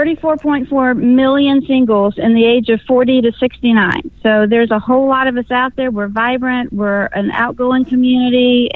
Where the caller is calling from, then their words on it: Greenville, South Carolina, United States; I am in Greenville, South Carolina.